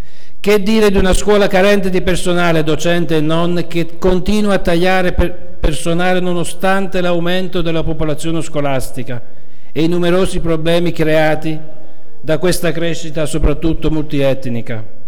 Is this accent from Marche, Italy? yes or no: no; Pordenone, Friuli-Venezia Giulia, Italy; anch'io vengo da Pordenone come Mario che è appena andato via. Piccola provincia situata a nord-est nel Friuli Venezia Giulia